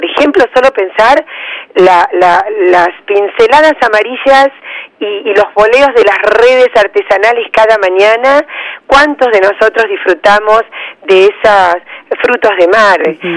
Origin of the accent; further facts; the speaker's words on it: La Plata, Buenos Aires Province, Argentina; now in Bahía Blanca, Argentina; Yo no soy oriunda de Bahía Blanca, llevo 30 años aquí, soy platense